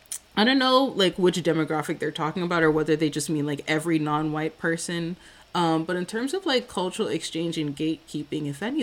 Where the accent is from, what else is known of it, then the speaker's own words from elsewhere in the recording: Nigeria; And me as a Nigerian, I was sitting there and I was looking at her outfit and I said, in what world is this Nigerian attire?